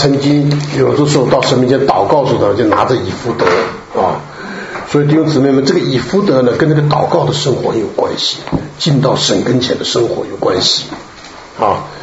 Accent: China; 那我们晓得，我们中国人也懂得很刻印，对不对？

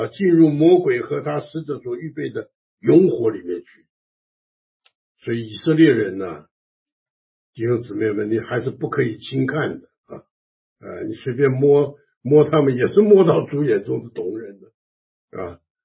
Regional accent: China; 不过我们中国人呢曾经这个恩待

